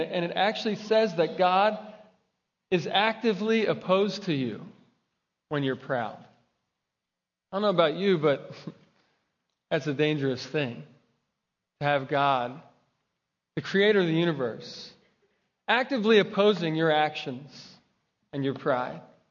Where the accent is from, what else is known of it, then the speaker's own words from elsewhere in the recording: Philadelphia, Pennsylvania, United States; If you didn't know, I'm from Philadelphia and I'm a big Eagles fan.